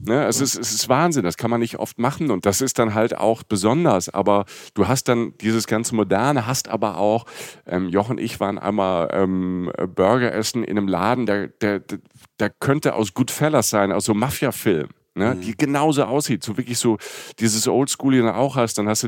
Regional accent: Rhineland-Palatinate, Germany; wenn du vom Dorf kommst, irgendwie aus Südwestdeutschland, und wir hatten, ich komme aus der Pfalz, da war ganz in der Nähe, gibt's ja Rammstein. diese Base und Kaiserslautern, wo viele Amerikaner und Amerikanerinnen gelebt haben natürlich.

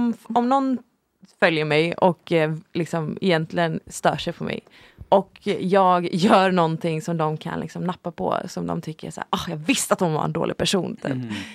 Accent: Gothenburg, Västra Götaland County, Sweden; jag insåg det nu när jag var hemma i Göteborg

